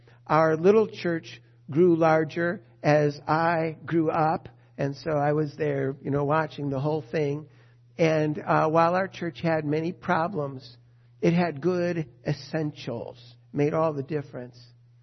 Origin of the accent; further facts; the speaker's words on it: United States; born there; I was born in the United States, and right there, that's a pretty big deal.